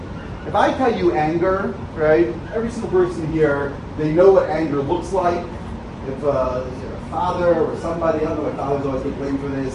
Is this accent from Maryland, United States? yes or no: yes; Baltimore, Maryland, United States; I grew up in Baltimore. There was a team, the Baltimore Colts